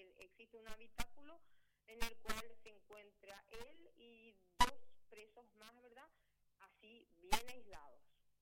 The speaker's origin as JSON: {"language": "Spanish", "country": "Argentina", "moved": "yes", "lives_now": "Paraguay", "said": "Hasta el día, no, yo soy argentina."}